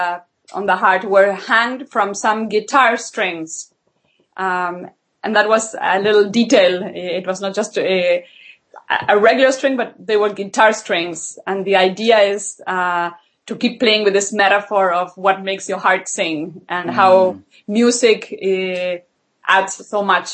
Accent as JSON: {"language": "English", "country": "Argentina", "second_language": "English", "said": "I'm originally from Argentina"}